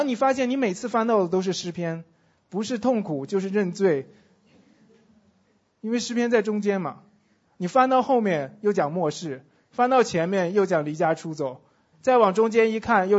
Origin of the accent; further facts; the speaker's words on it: China; 这些曾经代表我作为一个中国人的方式，如今都已经变得不太一样了。